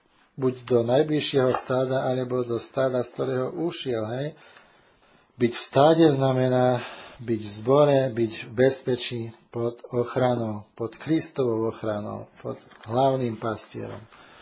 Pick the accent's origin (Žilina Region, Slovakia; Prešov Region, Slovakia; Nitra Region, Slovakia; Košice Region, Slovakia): Žilina Region, Slovakia; born there; Ak som sa narodil na Orave, tak ma znovu zrodil na Orave